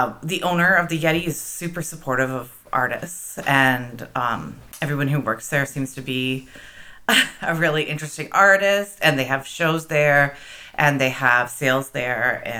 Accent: Waterloo, Ontario, Canada; also born or lived in Toronto; I grew up in Waterloo, and I did move to Toronto to sort of like sow my wild oats in my mid-20s. 4 years of mayhem in the big city, mm-hmm. and then came back home and met my wife, and we've really settled here in Kitchener

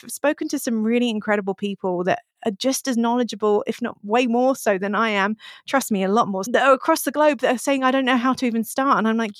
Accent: United Kingdom; I try and focus internationally because I'm British.

